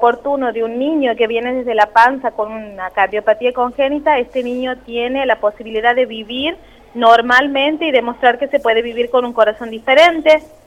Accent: Santiago del Estero, Argentina; somos de Santiago del Estero

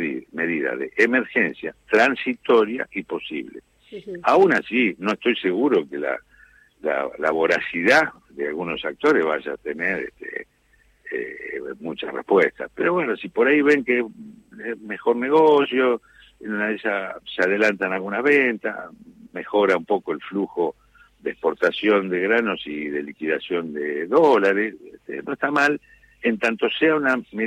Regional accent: J.B. Molina, Santa Fe, Argentina; now in Rosario, Argentina; Mi pueblo es J.B. Molina, sur de Santa Fe, departamento de Constitución. Y actualmente estoy residiendo en Rosario

